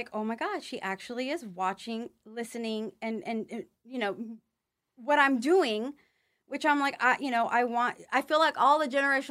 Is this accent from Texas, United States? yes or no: yes; Jersey Village, Texas, United States; I was raised in Jersey Village, Texas.